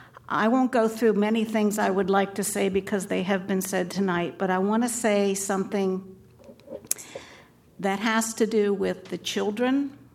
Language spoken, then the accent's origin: English; Lewes, Delaware, United States; I was born in Lewis. I have been fortunate enough to be born and raised in Lewis.